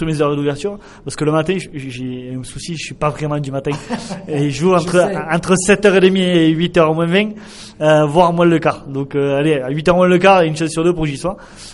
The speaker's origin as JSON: {"language": "French", "town": "Balsac", "region": "Occitanie", "country": "France", "lives_now": "Sébazac-Concourès, France", "said": "Non, je suis pas un Sébazacois, je suis un Balsacois. Je viens de Balsac."}